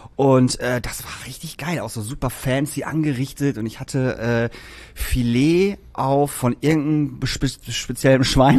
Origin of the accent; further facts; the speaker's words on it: Lingen, Lower Saxony, Germany; ein schönes Wochenende in meiner alten Heimat in Lingen.